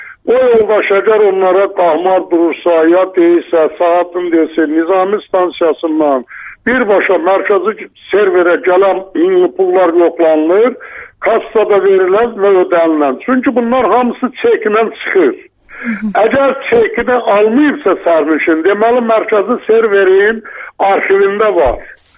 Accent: Nakhchivan, Azerbaijan; mən Naxçıvanlı olduğumu elə bilir ki, düzdür, mən biraz yerli pərəstəyəm, Naxçıvanlıyam

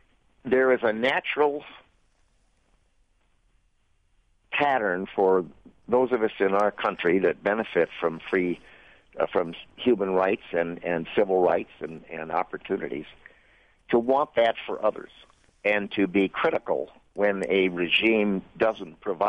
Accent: Chicago, Illinois, United States; I know that in the United States, we had in my hometown of Chicago and other cities like Detroit and Pittsburgh a great many people from Eastern Europe

